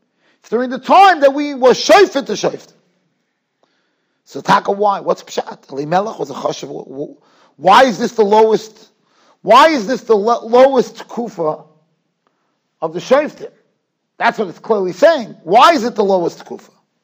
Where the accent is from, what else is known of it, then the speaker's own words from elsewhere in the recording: Muncie, Indiana, United States; This story happened when I was in Muncie. I was born in Muncie.